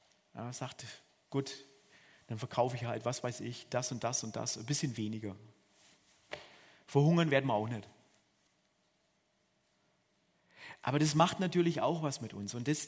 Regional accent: Germany; Und es hilft mir als Deutscher, dass mir Jesus manchmal sagt, du müsstest nur Heinz und dann.

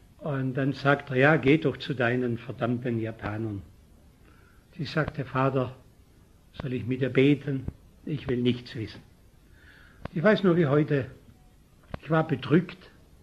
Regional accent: Reutlingen, Baden-Württemberg, Germany; Nun von Bad Liebenzell nach Reutlingen, in die Gegend, wo ich herkomme, ist ja nicht so schrecklich weit.

